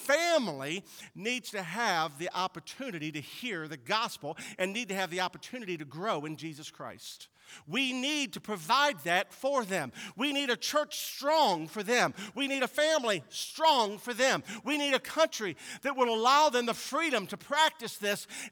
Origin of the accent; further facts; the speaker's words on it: Cincinnati, Ohio, United States; Cincinnati. I grew up in Clifton. Spent most of my time downtown. That's Cincinnati.